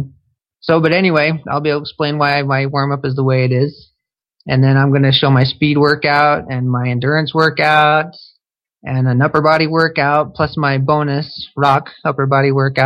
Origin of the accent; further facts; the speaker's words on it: Wyoming, United States; I grew up in Wyoming, and the water's always freezing in Wyoming, so I always avoided it